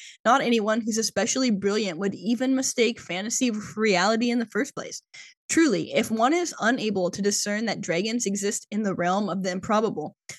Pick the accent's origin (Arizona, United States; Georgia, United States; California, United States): California, United States; Burbank; I'm from Burbank.